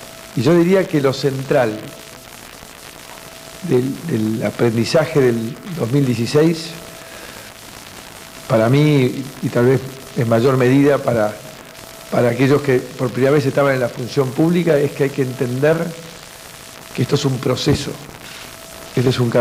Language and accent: Spanish; Argentina; somos los argentinos comprometiéndonos de una manera distinta de cómo lo hemos hecho durante décadas